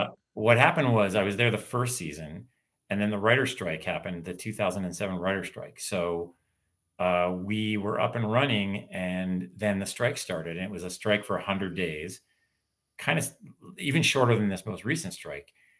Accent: Canada; It's just one theory that a couple people have said, but it's because we are right next to you guys, right next to the US

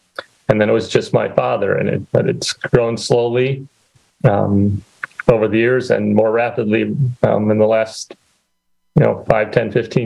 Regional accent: Manitowoc, Wisconsin, United States; also born or lived in Chicago / Baltimore; I grew up in Manitowoc, went to high school in Lincoln, went to college in Chicago, worked in Chicago, then Baltimore, Washington area for a while, then back to Chicago for a few years.

